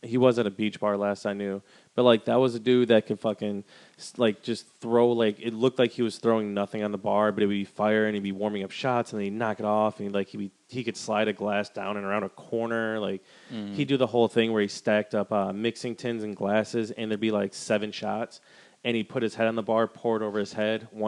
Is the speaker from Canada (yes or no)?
no; Wisconsin, United States; Not gonna lie, I do quite a lot of Caucasian activities because of growing up in Wisconsin.